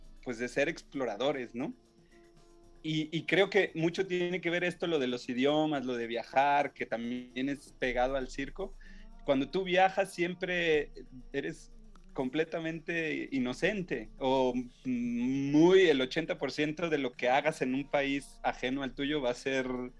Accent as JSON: {"language": "Spanish", "country": "Mexico", "said": "Sí. Soy mexicano."}